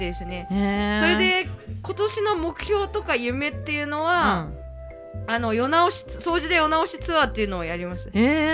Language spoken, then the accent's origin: Japanese; Minamisoma, Fukushima, Japan; now in Tokyo, Japan; 私福島出身、南相馬出身で、うんうんうん、その時も上京をしていて